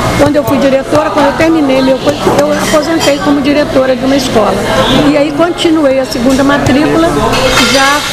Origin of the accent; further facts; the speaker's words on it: Guaçuí, Espírito Santo, Brazil; born there; Eu nasci em Guaçuí.